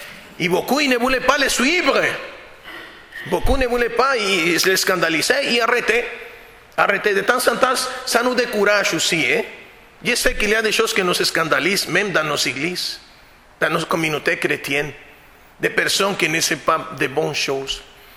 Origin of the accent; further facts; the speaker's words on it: Honduras; also born or lived in Costa Rica; En 98, dans mon pays d'origine, en Honduras, il y avait un ouragan qui a tout dévasté.